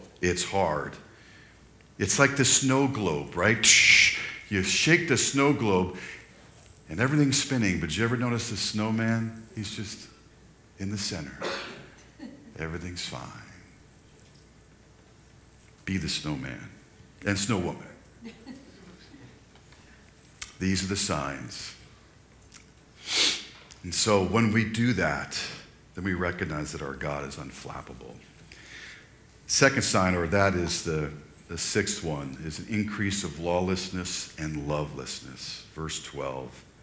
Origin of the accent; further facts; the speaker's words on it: New York, United States; my family, we grew up in New York, so we talk about this, that it affected New Yorkers differently